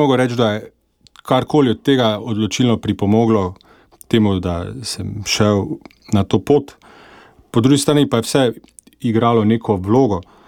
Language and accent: Slovenian; Maribor, Drava, Slovenia; Ja, prihajam iz Maribora, obiskoval sem župnijo Matere usmiljenja pri Frančiškanih.